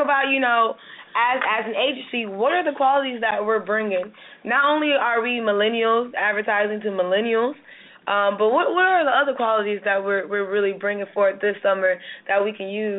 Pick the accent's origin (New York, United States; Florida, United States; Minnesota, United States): Florida, United States; You know, I'm from Florida, so I'm enjoying the sun, honestly. And actually, I'm not the only person from Florida